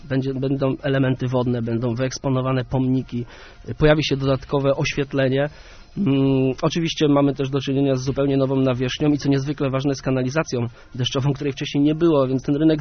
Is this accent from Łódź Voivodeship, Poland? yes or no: no; Gostyń, Greater Poland Voivodeship, Poland; Urodzony i wychowany w Gostyni.